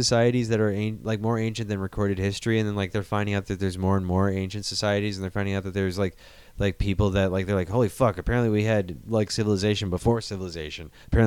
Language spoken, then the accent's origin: English; Midwest, United States; Like growing up in the Midwest, I remember reading about this.